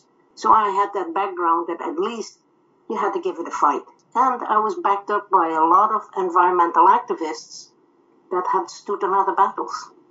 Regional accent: Netherlands; was that I came from Holland. I was born post-war. I had two parents that were both involved in the underground resistance.

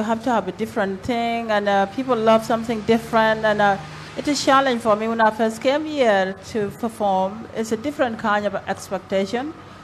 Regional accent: Sudan; Africa is a big country, and I come from North Africa, which is totally different from South Africa and West Africa as well. So I got influence from Arab countries, because Sudan is supposed to be an Arab country by such a culture.

